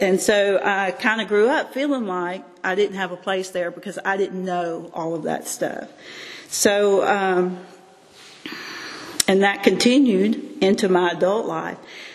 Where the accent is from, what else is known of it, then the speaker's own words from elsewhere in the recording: Mississippi, United States; also born or lived in Florida; this is my story. I was raised in Mississippi and Florida. I was raised in a military family.